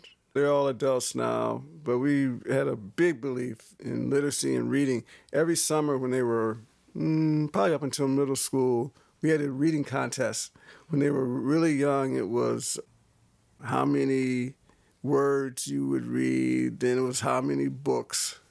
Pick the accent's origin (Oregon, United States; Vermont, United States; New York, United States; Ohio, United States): Ohio, United States; Toledo; I grew up in Toledo, Ohio, which has a strong public library system.